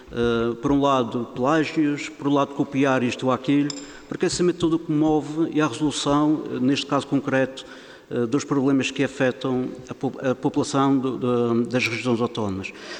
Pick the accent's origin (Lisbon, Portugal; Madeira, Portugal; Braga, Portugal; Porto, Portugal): Madeira, Portugal; como mulher que fui e que nasci com todo o orgulho na Ilha da Madeira, nasci, cresci, fui educado